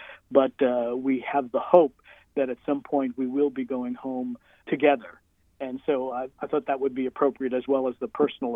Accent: New York City, New York, United States; Growing up in New York City, but of Cuban immigrant parents, I heard a lot of the music of their lifetime.

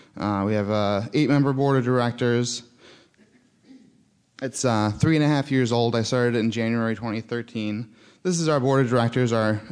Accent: DeWitt, New York, United States; You know, I grew up in DeWitt. I currently live in Eastwood.

